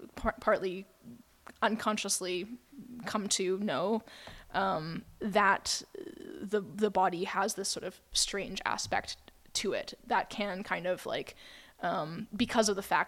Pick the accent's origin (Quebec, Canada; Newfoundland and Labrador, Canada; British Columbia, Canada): British Columbia, Canada; Vancouver; growing up in Vancouver, I had to listen to like a lot in elementary school, high school